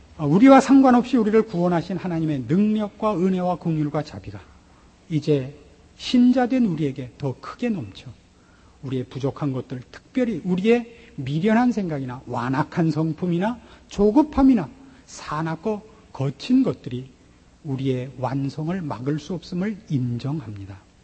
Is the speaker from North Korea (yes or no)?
yes; Pyongan, North Korea; 제가 평안도 사람이라서 너무나 잘 압니다.